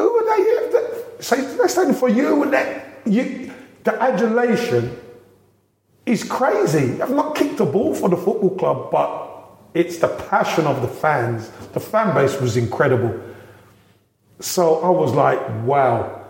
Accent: Brixton, London, United Kingdom; I'm a boy from Brixton. I can make it out of Brixton

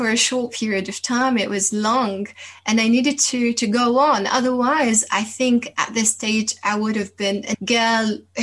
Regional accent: Damascus, Damascus Governorate, Syria; English is a second language; I grew up in the capital, which is Damascus, and it's a very old city, one of the oldest cities in the Middle East.

